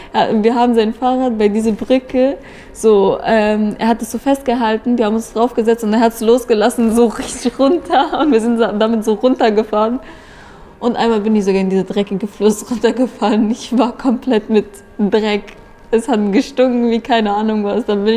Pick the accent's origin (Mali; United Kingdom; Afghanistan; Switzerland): Afghanistan; Kabul; German is a second language; also born or lived in Kandahar / Hamburg; now in Germany; Ich bin am 5.5. in Afghanistan, Kandahar geboren. Da kommen auch meine Eltern her. Wir sind aus Kandahar. Und da haben wir aber nicht gewohnt. Dann sind wir umgezogen wegen meinem Vater nach Kabul, Hauptstadt.